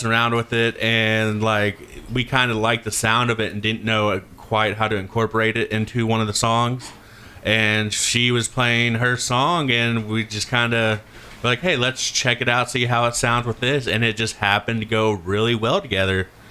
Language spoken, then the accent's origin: English; Rolla, Missouri, United States; Pretty much Rolla, same with everybody else.